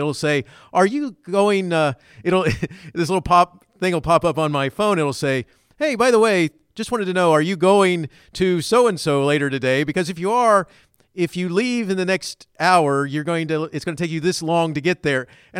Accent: Florida, United States; I grew up in Florida at the time during the Apollo space missions

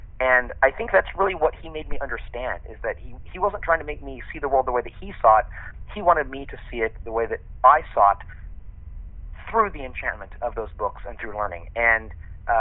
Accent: California, United States; also born or lived in Virginia; I went to college in Virginia, even though I'm from California.

